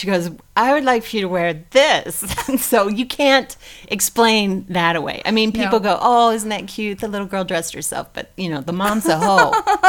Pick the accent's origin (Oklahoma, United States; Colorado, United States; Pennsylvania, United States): Colorado, United States; Durango; I grew up in Durango and then went to CSU up in Fort Collins.